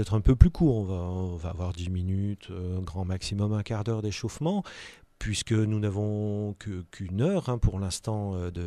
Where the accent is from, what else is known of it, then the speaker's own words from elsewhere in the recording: France; Je suis chanteur, je suis français